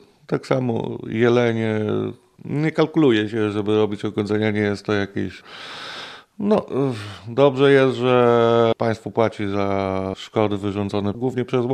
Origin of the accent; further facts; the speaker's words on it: Łuków, Lublin Voivodeship, Poland; Jestem z Łukowa, pochodzę.